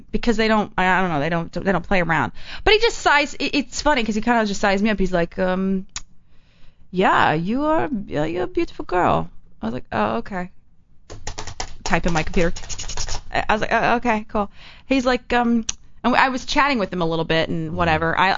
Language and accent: English; Texas, United States; I'm from Texas. I'm a built girl.